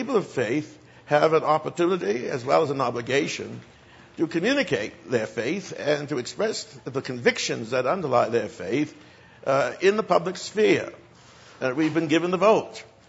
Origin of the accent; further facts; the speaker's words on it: Plymouth, Massachusetts, United States; And I come from Plymouth, Massachusetts, the only colony out of which Roger Williams was not kicked.